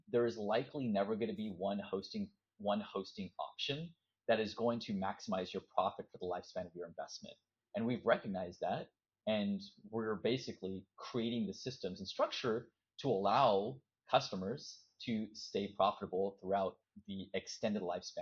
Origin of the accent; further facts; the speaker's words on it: Los Angeles, California, United States; I grew up here in the US, I grew up in Los Angeles